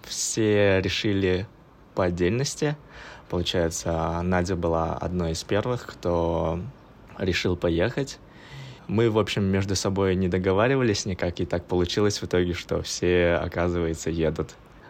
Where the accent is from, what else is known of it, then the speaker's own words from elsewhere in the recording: Kazakhstan; я из Казахстана, сейчас я проживаю в городе Алматы, мне 25 лет